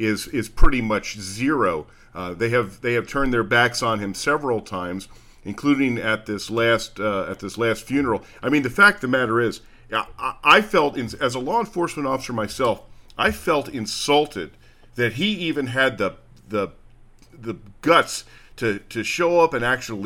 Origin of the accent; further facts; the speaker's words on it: New Jersey, United States; And I grew up in New Jersey and saw the deterioration of the city in the 70s